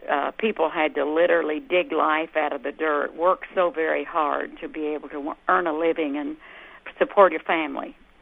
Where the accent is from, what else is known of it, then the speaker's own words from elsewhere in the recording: Arkansas, United States; We worked hard together on a farm growing up in Arkansas